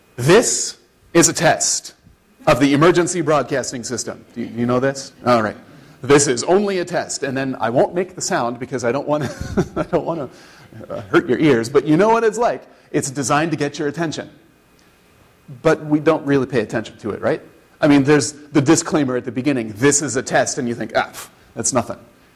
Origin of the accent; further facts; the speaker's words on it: Indiana, United States; Tara and I came from Indiana.